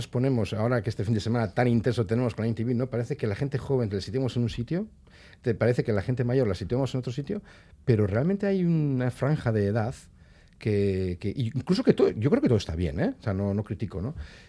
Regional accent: Arrasate, Basque Country, Spain; yo soy de Arrasate

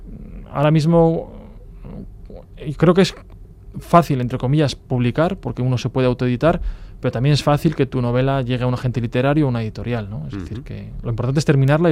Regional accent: Burgos, Castile and León, Spain; yo soy de Burgos

